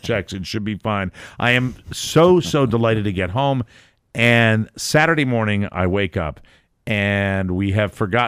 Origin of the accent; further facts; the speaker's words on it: Virginia, United States; I said, hold on a second. I'm from Northern Virginia.